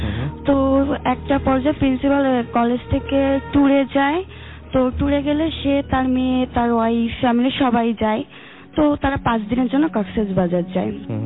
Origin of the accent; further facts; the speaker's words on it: Khulna, Khulna Division, Bangladesh; খুলনা নিরালা থেকে আসছি।